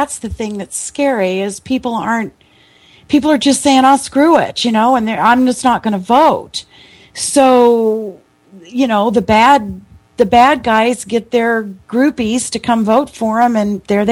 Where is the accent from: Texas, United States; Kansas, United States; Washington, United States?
Texas, United States; I'm from Texas, man. You know, it's no big deal to see a horse going down the road